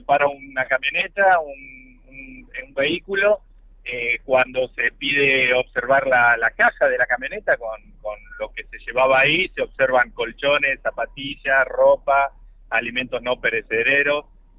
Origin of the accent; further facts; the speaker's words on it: Río Negro, Argentina; Para los que somos del Alto Valle, para los que conocen el Alto Valle